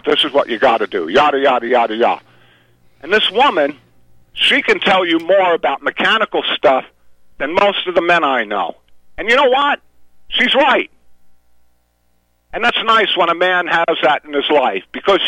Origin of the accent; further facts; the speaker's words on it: New York City, New York, United States; Look, you know, I grew up in New York. I bring this up on my vlog on BitChute all the time. I grew up in New York City.